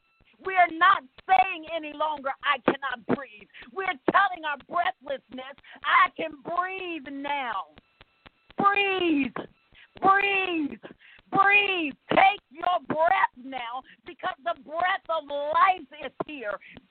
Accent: United States; being a woman of color, being an African-American myself, I grew up black in America just like the rest of us.

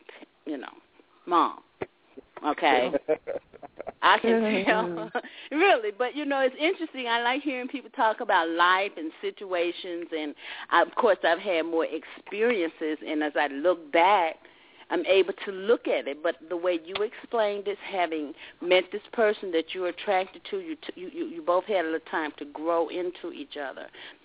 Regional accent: the South, United States; Because, again, I was raised in the South, and it was just a lot we just didn't know about.

